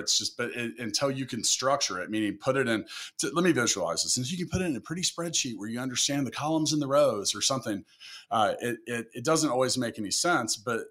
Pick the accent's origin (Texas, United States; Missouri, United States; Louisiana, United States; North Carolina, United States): Missouri, United States; Kansas City; that are located in my hometown of Kansas City.